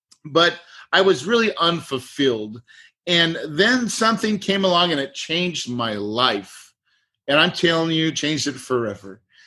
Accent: West Plains, Missouri, United States; I grew up in West Plains, Missouri in the Ozarks, just like you see on the Ozarks in Netflix, that type of Ozarks, on a country farm, 180 acres.

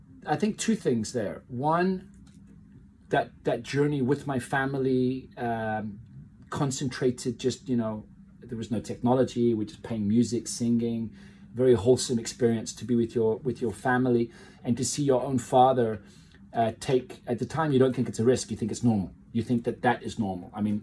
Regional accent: South Africa; born there; I was born in South Africa in 1973. I have a British mother, a Portuguese father.

